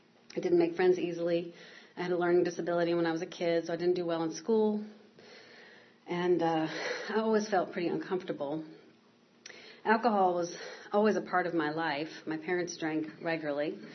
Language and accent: English; Arlington, Virginia, United States; I grew up in Arlington, Virginia, and my parents are from Texas